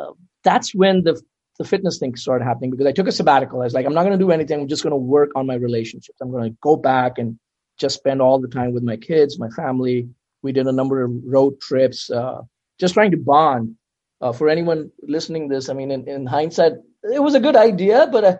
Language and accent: English; India; now in United States; So I'm an Indian, as you can see.